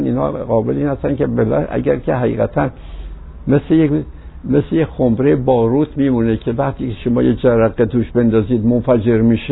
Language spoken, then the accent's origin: Persian; Iran; moved away; من تنها کسی بودم که با ایشون از ایران اومدم بیرون